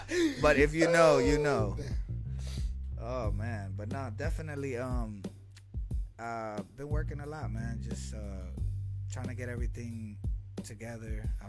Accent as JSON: {"language": "English", "town": "Santurce", "country": "Puerto Rico", "tie": "born or raised there", "also_born_or_lived": "Rio Piedras", "said": "I'm from Puerto Rico."}